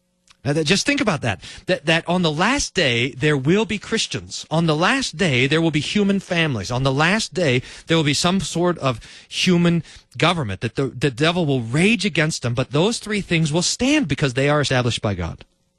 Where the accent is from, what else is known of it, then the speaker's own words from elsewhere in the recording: Albuquerque, New Mexico, United States; also born or lived in Texas; We moved once when I was growing up from Albuquerque to New Mexico, or from Texas to New Mexico there in Albuquerque.